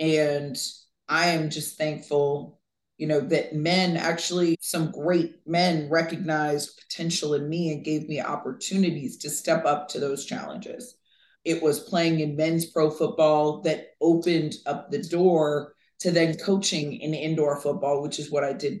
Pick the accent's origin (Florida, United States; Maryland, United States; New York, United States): Florida, United States; Vero Beach; Well, I grew up in Vero Beach, Florida.